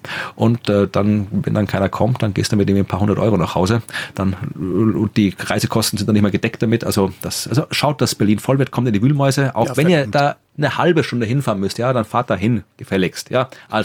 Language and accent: German; Lower Austria, Austria; Das ist einfach hier, also Oberbergern, das ist so eine kleine Ortschaft in der Nähe, da wo ich herkomme, in der Nähe von Krems.